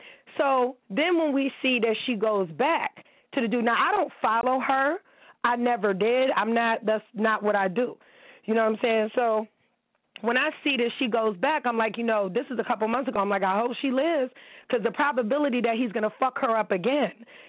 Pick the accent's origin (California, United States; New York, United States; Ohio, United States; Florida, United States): New York, United States; I'm from New York.